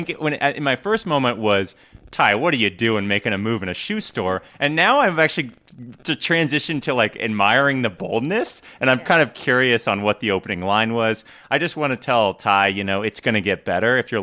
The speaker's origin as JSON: {"language": "English", "town": "St. Petersburg", "region": "Florida", "country": "United States", "said": "I'm from the St. Petersburg area, so I didn't think too much"}